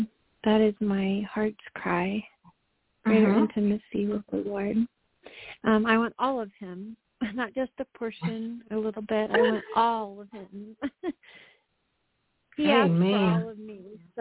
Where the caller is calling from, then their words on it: North Carolina, United States; from North Carolina.